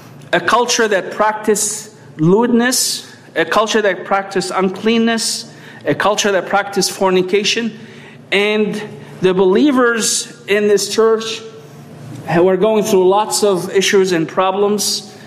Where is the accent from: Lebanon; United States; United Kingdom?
Lebanon; where I'm from Lebanon originally, and I survived 3 years of civil war from the age of 12 to the age of 15.